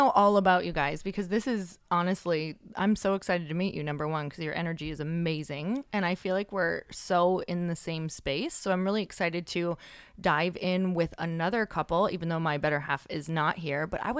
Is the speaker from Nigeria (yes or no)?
no; Midwest, United States; I'm from the Midwest and it was not hard to be on time there